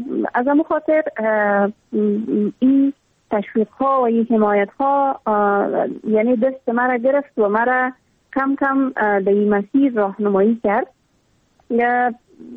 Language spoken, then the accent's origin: Persian; Afghanistan; ما در دامن جنگ زاده شدیم، اما تو در جنگ کلان شدیم